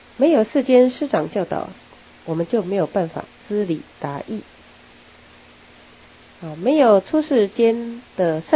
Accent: China; 很可惜啊，我们中国人啊，只有家族观念，但是呢没有国家观念，否则我们中国老早就可以取代美国， 成为世界第一大强国

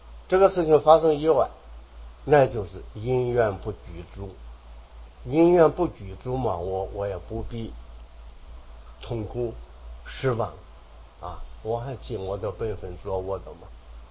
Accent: China; 我们中国人一向是以大乘中兴自居啊

